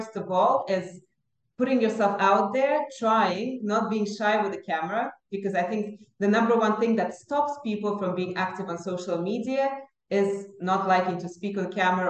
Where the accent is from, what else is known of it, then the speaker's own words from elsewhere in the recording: Dubai, United Arab Emirates; when I was studying in Canada in 2004, 2008, I visited America, when I would tell people I'm from Dubai